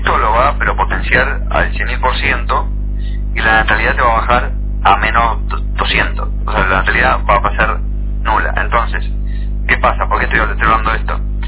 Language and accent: Spanish; Argentina